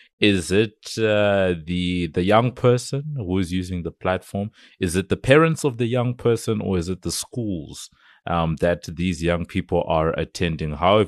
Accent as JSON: {"language": "English", "country": "Zimbabwe", "tie": "born or raised there", "said": "When I grew up, I grew up in Zimbabwe"}